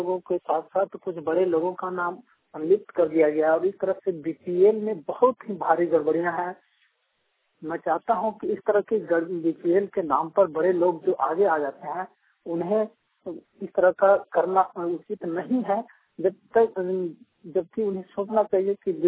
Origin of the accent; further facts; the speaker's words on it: Jharkhand, India; झारखंड राज्य चतरा से